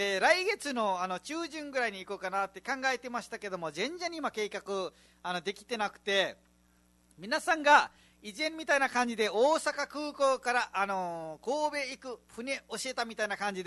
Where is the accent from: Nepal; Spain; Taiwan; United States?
Nepal; now in Japan; 最初ネパールから来たばっかりの時結構チャットパテ作ってたさ